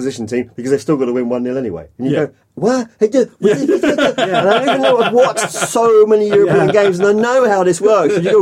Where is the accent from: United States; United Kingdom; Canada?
United Kingdom; South East England; I'm from Surrey.